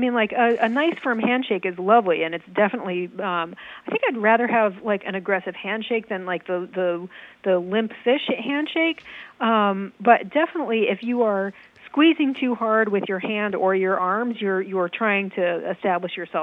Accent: Manchester, Connecticut, United States; I grew up in Manchester, Connecticut. In fact, about like a half a mile from Shady Glen.

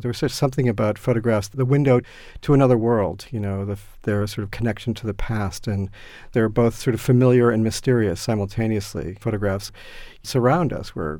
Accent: Medford, Massachusetts, United States; I grew up in Medford, but I hung out a lot in Somerville.

